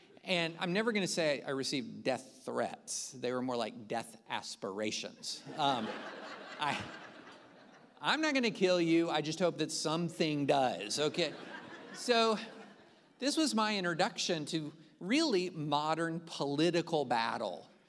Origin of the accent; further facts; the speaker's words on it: Opelika, Alabama, United States; also born or lived in Kentucky / Tennessee; I was a son of the South. I was born in Opelika, Alabama.